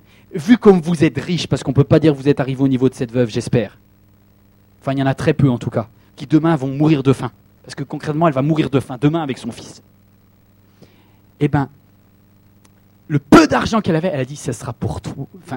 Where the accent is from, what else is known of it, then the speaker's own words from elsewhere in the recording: France; À chaque fois, on est mal à l'aise parce qu'on est français.